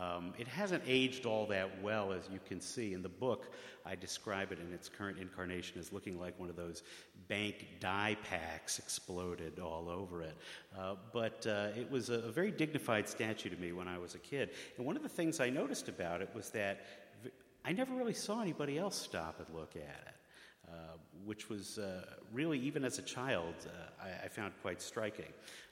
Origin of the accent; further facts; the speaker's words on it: New York, United States; This is the monument, the World War I monument in my hometown in Westchester County.